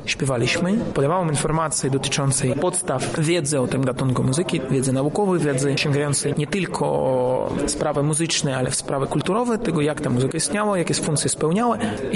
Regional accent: Moscow, Russia; Polish is a second language; z Moskwy, z Rosji.

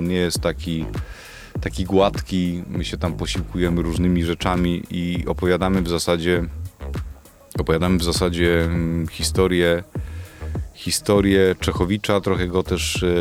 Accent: Lublin, Lublin Voivodeship, Poland; Jestem z Lublina, w Lublinie się wychowałem, potem dużo podróżowałem, jeździłem, studiowałem też za granicą, potem wróciłem do tego miasta

